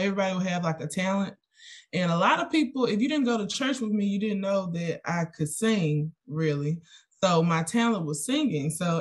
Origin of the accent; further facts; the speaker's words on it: Grambling, Louisiana, United States; So growing up in Grambling was cool. In hindsight, it's much cooler than I thought it was when I was younger, because Grambling is like world renowned, right?